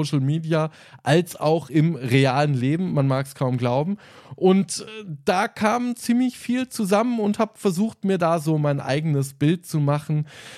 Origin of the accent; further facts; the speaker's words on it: Germany; Also ich als Deutscher muss sagen